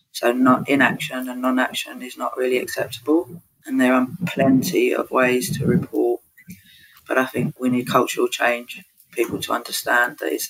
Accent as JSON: {"language": "English", "region": "London", "country": "United Kingdom", "said": "I'm from East London."}